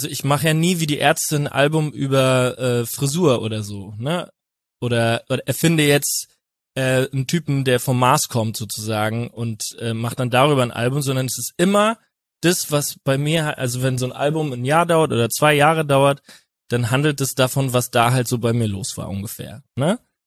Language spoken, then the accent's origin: German; Winnweiler, Rhineland-Palatinate, Germany; aus Winnweiler aus der Pfalz, der irgendwie nicht fassen kann, dass das alles geht